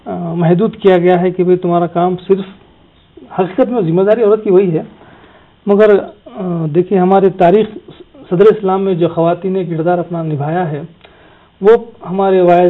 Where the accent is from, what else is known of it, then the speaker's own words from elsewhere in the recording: India; اور الحمدللہ سے آج بڑے فخر کے ساتھ ہم کہتے ہیں کہ ہم ہندوستانی ہیں اور وہاں پہ ہم رہتے بھی ہیں, اور ہمارے حقوق ہم حکومت سے لڑکے لیتے ہیں